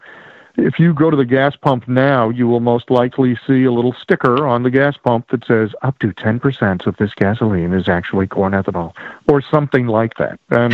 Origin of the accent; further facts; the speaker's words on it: Maine, United States; now in Washington, D.C., United States; I grew up in Maine, so when I was a kid, you would see these huge blizzards.